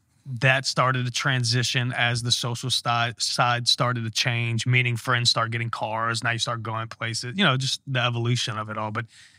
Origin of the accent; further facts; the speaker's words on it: Slidell, Louisiana, United States; I'm from Slido, Louisiana.